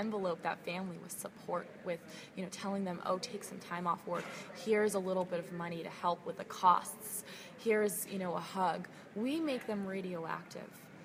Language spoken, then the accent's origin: English; California, United States; It also happens to be my home state. You know, I'm a California girl at heart.